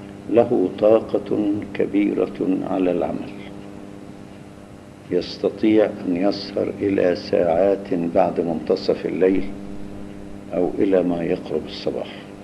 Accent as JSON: {"language": "Arabic", "country": "Egypt", "said": "وفي خدمة بلادنا مصر وفي محبة وطننا العزيز،"}